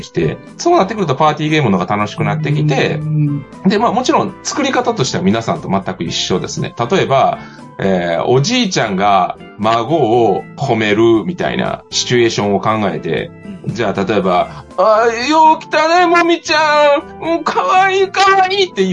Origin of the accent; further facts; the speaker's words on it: Kansai, Japan; 割と関西人なんで